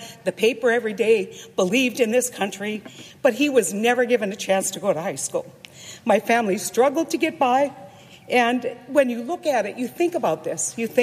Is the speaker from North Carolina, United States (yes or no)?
no; Mantador, North Dakota, United States; I'm from Manador, North Dakota. It's a town of 90 people. When I was growing up, my family was 1/10 population, I just have to say.